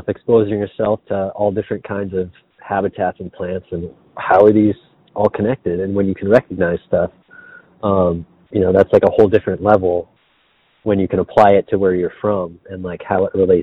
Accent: New England, United States; I know. I don't know where it comes from, because I'm from New England. We're not optimistic people.

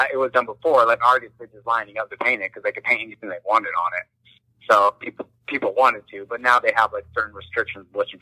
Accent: Pueblo, Colorado, United States; So whenever you were like, oh, I'm from Pueblo, they'd always be like, oh, those commercials, or they had heard of the mural.

